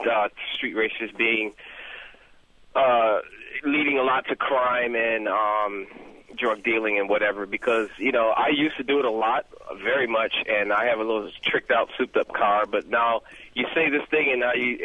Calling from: Michigan, United States; I'm calling from Michigan

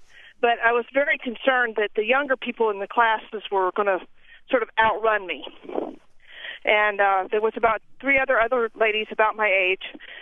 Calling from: Nashville, Tennessee, United States; I'm calling from Nashville, Tennessee, and I'm a registered nurse

